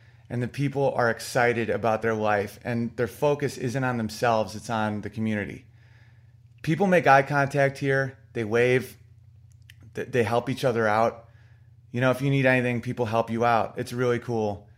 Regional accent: Oswego, New York, United States; I love my hometown of Oswego, New York. I wouldn't trade it for the world.

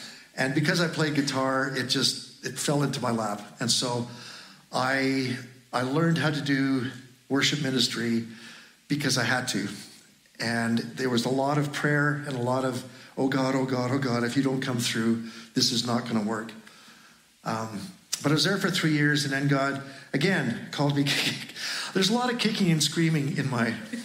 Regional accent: Manitoba, Canada; I grew up in Manitoba on a farm.

